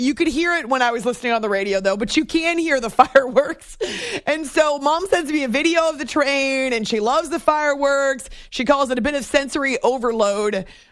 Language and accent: English; New Hampshire, United States; I grew up in New Hampshire, obviously with mom. And so we've been following the Celtics for as long as I can remember.